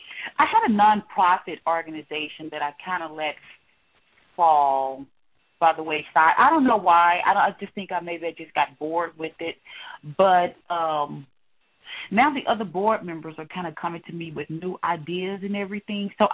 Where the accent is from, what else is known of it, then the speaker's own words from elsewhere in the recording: Reno, Nevada, United States; from Reno.